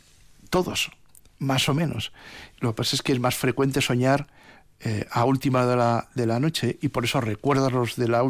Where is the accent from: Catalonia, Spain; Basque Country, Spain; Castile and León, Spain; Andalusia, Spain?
Basque Country, Spain; La nutrición, somos vascos, pues tampoco era un pilar.